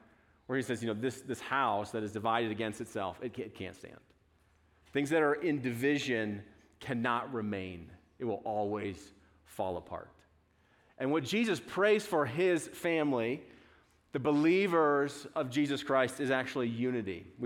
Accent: Colorado, United States; also born or lived in Kansas; I was born in Kansas, and a week later, my family moved to Colorado.

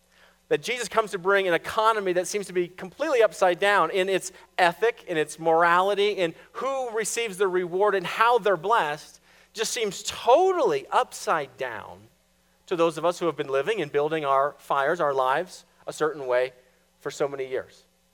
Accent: Boulder, Colorado, United States; I grew up in Boulder, Colorado. My family camped all the time.

